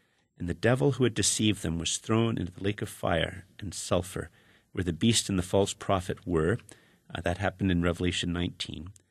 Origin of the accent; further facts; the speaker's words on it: Canada; This is very, very hard for me to talk about as a Canadian.